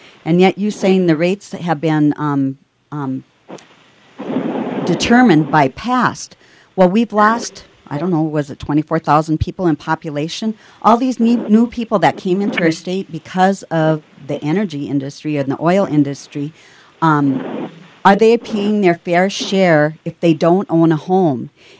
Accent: Mandan, North Dakota, United States; I'm from Mandan, North Dakota.

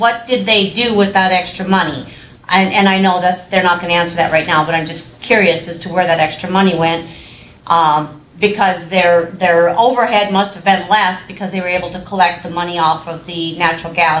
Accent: Minot, North Dakota, United States; I'm from Minot, North Dakota.

